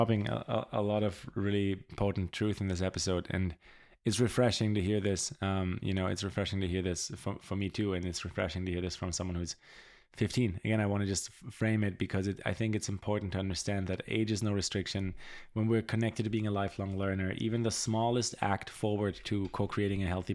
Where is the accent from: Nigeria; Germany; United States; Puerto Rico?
Germany; learned Spanish and learned to speak Portuguese and English and, you know, deep dive into another culture, very contrary to the culture I grew up in Germany.